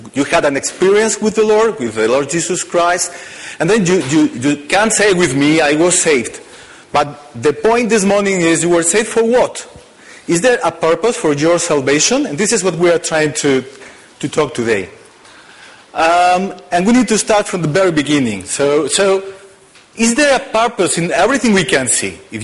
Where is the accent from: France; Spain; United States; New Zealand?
Spain; Barcelona, Catalonia; English is a second language; So I'm from Spain, from Barcelona. I'm here with my wife, Anna, my two daughters, Judith and Eva.